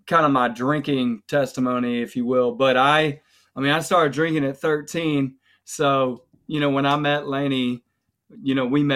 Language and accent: English; Mobile, Alabama, United States; now in Nashville, United States; But yeah, grew up in Mobile in a little area called Spring Hill.